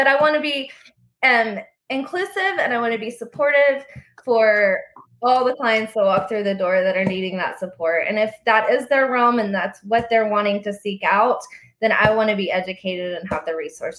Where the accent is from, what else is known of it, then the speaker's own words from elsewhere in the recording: Lubbock, Texas, United States; now in Austin, United States; So I grew up in West Texas in Lubbock, and then I moved to Austin, where it's like complete night and day.